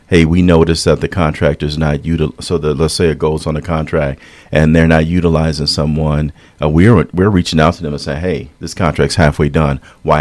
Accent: Milwaukee, Wisconsin, United States; now in Minnesota, United States; I came to Minnesota from Milwaukee.

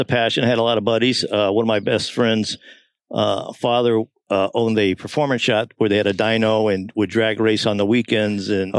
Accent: Tucson, Arizona, United States; born there; also born or lived in New Hampshire / Wisconsin / Alaska; I was born in Tucson, Arizona, so okay.

